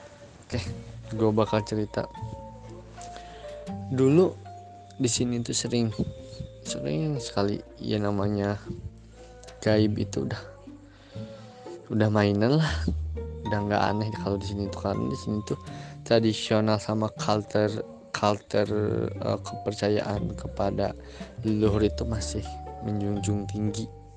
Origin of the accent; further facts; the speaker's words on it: Leuwiliang, West Java, Indonesia; Gue berasal dari Lewiliang, Cibungbulang, Bogor.